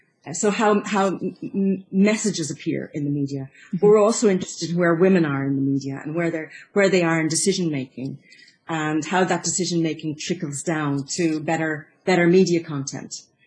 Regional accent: Dublin, Ireland; moved away as an adult; also born or lived in Waterford / London; now in Malta; As you've guessed, I'm Irish, but I am also Maltese. I was born in Ireland, raised in Dublin and in Waterford, but then went to work in London. And from London, I found myself in Malta. And I've been in Malta since 1994.

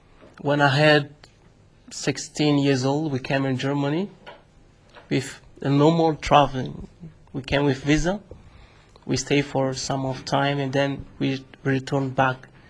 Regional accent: DR Congo; I'm from Congo, Republic Democratic of Congo. I was born on 1st of June 1975, and I was a student in my country.

